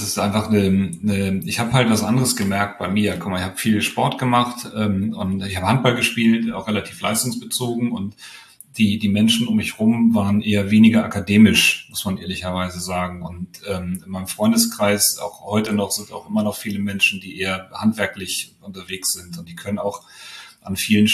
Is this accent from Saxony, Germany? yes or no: no; Hamburg, Germany; Ich bin groß geworden ganz im Westen, in Lurup heißt das. Das ist ziemlich dicht am HSV-Stadion